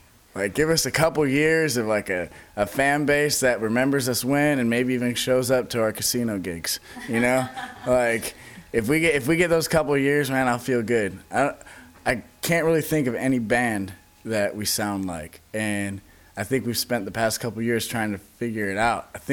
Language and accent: English; Detroit, Michigan, United States; I'm from the Detroit area, and just kind of traveled around a bit and found myself.